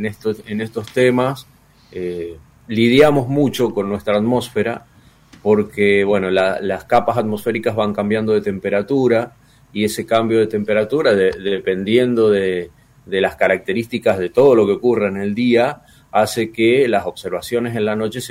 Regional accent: Mendoza, Argentina; born there; now in Entre Ríos, Argentina; Yo nací en Mendoza, me vine a vivir a Entre Ríos ya hace 40 años, así que, bueno, eso es más entrerriano, se puede decir que mendocino, ¿no? Pero sí, nací allá, nací en Mendoza.

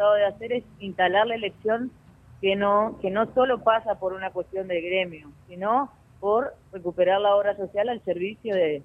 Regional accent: Paraná, Entre Ríos, Argentina; con mucho desarrollo territorial acá en Paraná, así que los dos somos de Paraná

